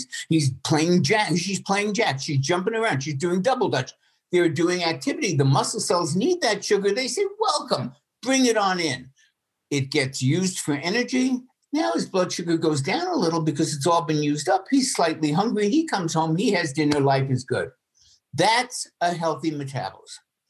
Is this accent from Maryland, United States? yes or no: no; New York, United States; I grew up in New York. And if you've ever been in New York, you know the noise level is insane.